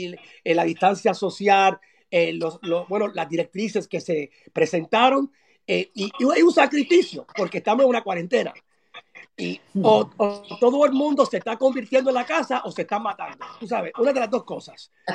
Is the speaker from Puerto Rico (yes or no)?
yes; Puerto Rico; somos latinos, somos puertorriqueños, somos gente de abrazo, de cariño, de expresión.